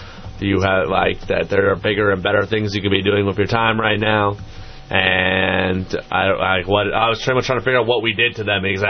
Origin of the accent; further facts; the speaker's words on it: Vermont, United States; now in Santa Cruz, United States; No, I'm originally from Vermont.